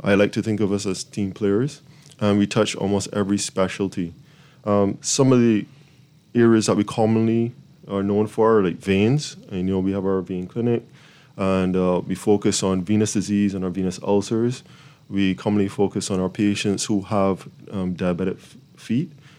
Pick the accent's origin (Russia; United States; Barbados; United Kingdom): Barbados; Well, you know, I'm originally born and raised in Barbados, BIM as we love to call it.